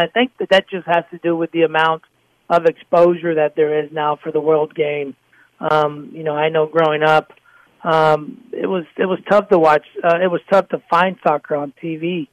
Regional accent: Houston, Texas, United States; I've followed your career as I was growing up in Houston, Texas, and I'm delighted to still be in contact with you

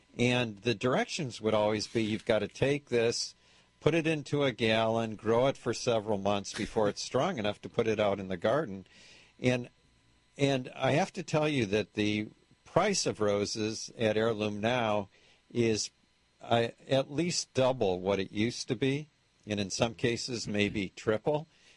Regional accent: Michigan, United States; I remember growing up in Michigan, and every spring we'd have to cover the roses in the winter

